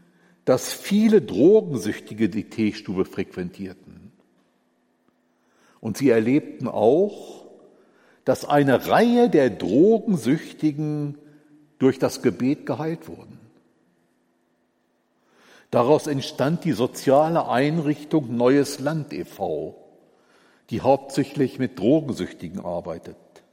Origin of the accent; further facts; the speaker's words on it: Lower Saxony, Germany; Ich komme eigentlich so aus der Gegend um Hannover herum.